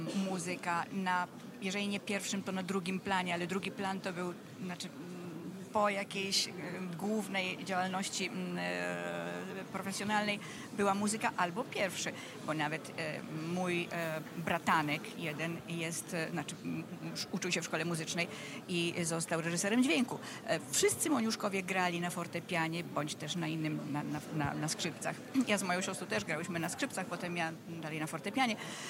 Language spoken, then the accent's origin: Polish; Warsaw, Masovian Voivodeship, Poland; Mieszkaliśmy w Warszawie, jesteśmy warszawiakami, prawda? Zresztą z mojego ojca też jestem warszawianką od wieków.